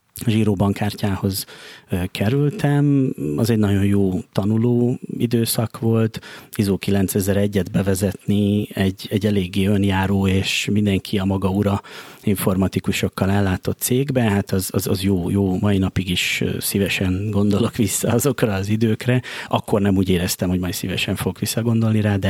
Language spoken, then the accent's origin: Hungarian; Oradea, Bihor, Romania; akkor ez még Nagyváradon volt, amikor az osztályfőnököm egy ZX81-et behozott az osztályba